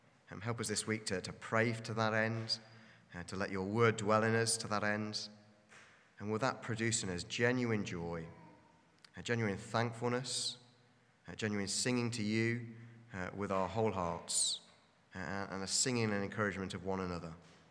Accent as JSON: {"language": "English", "country": "United Kingdom", "said": "And as British people, again, there's a bit of a blind spot, isn't there? We enjoy a good grumble."}